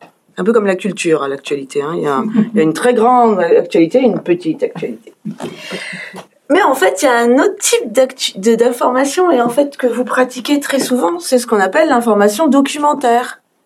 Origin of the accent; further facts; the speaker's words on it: Hauts-de-France, France; je viens du nord de France, hein, donc des Hauts-de-France